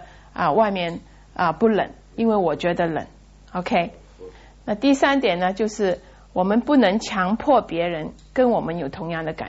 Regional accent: China; 我们中国人

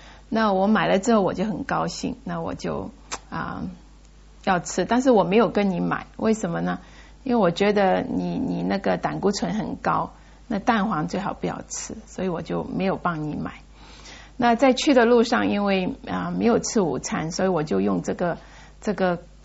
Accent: Hong Kong; 那我自己在香港长大的，所以到一个你长大的地方，你会想到有很多你以前去过的地方

